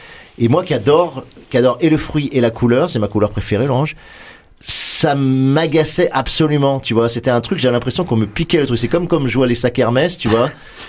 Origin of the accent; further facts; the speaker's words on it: Lyon, Auvergne-Rhône-Alpes, France; born there; also born or lived in Vercors / Corsica / Marseille; Moi, je suis né à Lyon, j'ai beaucoup habité Vercors, puis Corse, puis Marseille.